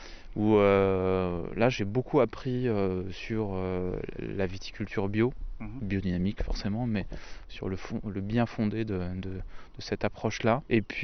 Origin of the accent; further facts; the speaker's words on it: Grand Est, France; Je suis petit-fils de vigneron du sud de la France. Même si je ne suis pas originaire du sud de la France, je suis lorrain.